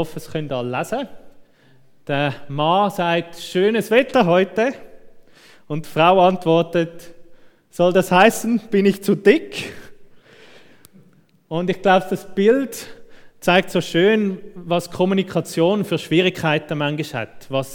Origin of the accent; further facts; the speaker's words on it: Switzerland; wo wir als Schweizer ja sowieso nicht so gern haben, wenn wir direkt sind. Wir sind ja eher diplomatisch.